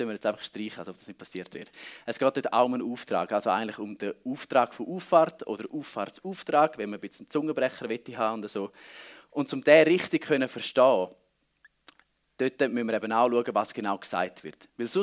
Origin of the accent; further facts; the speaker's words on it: Switzerland; wie man vielleicht erwarten würde, so als Schweizer